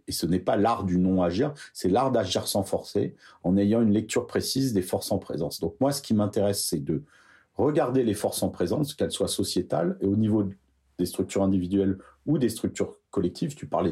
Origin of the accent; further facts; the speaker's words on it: Nice, Provence-Alpes-Côte d'Azur, France; Moi, je suis niçois.